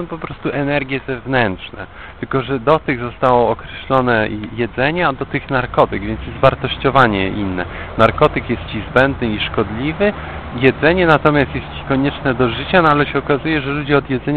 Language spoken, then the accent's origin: Polish; Świebodzin, Lubusz Voivodeship, Poland; born there; Ja się urodziłem po prostu w Świebodzinie.